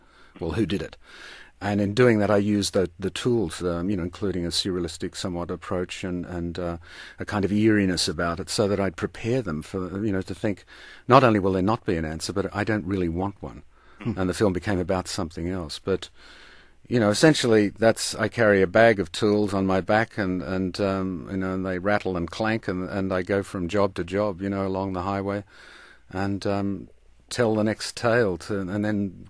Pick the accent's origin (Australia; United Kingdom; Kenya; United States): Australia; I think I'm many things before I'm an Australian.